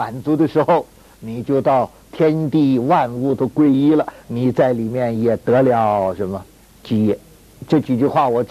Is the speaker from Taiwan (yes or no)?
no; China; now in Australia; 现在我们是澳洲国民，我们也应当爱这个国家，大家不要说我是中国人啊，那你说我是中国人不爱澳洲这个地方也不对